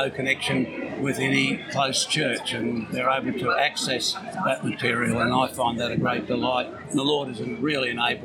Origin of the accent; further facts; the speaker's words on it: Smithfield, Australia; We are actually from Smithfield. We're pretty local, but yep.